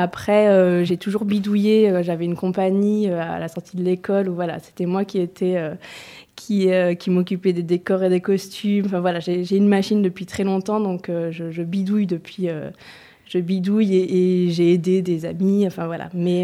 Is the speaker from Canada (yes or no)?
no; Auvergne-Rhône-Alpes, France; moved away; Moi, j'ai grandi en Auvergne, donc la campagne, je connais et ça me manquait quand même beaucoup.